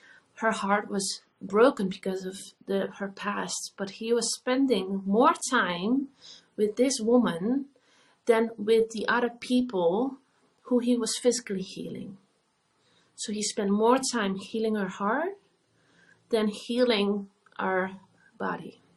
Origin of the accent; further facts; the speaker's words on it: Netherlands; I am from the Netherlands. I am a psychologist